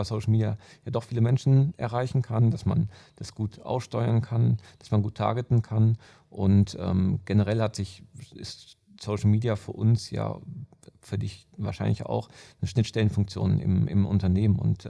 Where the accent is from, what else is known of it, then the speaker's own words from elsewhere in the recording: North Rhine-Westphalia, Germany; now in Munich, Germany; Aus Ostwestfalen und dem Münsterland, da haben wir jetzt nicht den stärksten Dialekt. Und bin vor 8 Jahren nach München gezogen